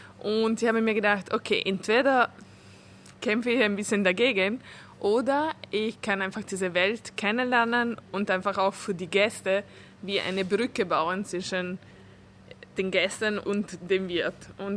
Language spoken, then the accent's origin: German; Italy; German is a second language; now in Vienna, Austria; meinen Integrationsprozess in Wien, weil ich bin Ungarin, in Italien aufgewachsen